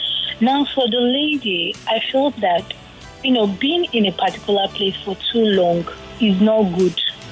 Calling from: Lekki, Lagos, Nigeria; Nah. Lekki.

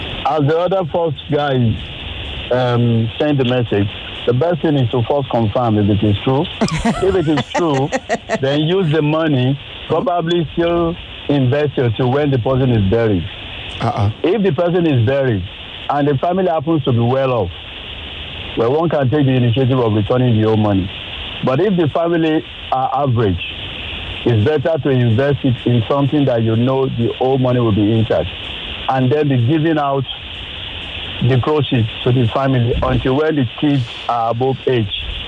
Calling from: Fadeyi, Lagos, Nigeria; from Fadi.

